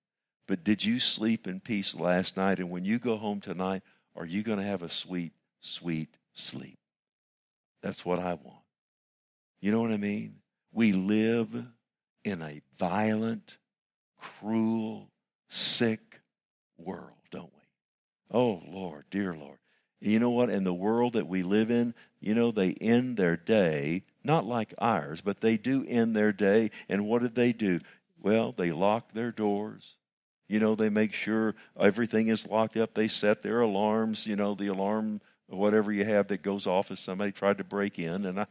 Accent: Fort Worth, Texas, United States; I love Fort Worth, okay? I grew up in Fort Worth, and I knew all the streets when I was a little boy

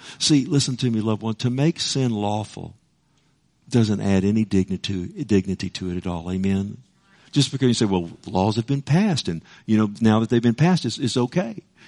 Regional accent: United States; I love my country. I serve my country. I'm very thankful I'm an American, aren't you?

